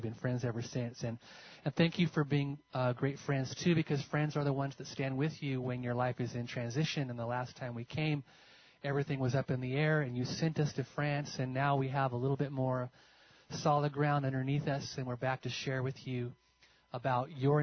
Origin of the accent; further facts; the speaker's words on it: Menlo Park, California, United States; I grew up the road in Menlo Park.